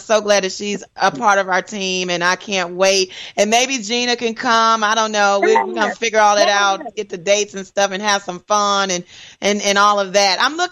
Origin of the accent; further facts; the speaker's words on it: Detroit, Michigan, United States; In my hometown in Detroit.